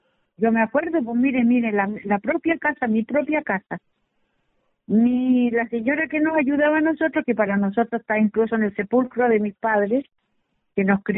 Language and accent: Spanish; Imperial, Araucanía, Chile; born there; porque mi ADN es mapuche. Yo nací en el Imperialito, en territorio mapuche, en Imperial.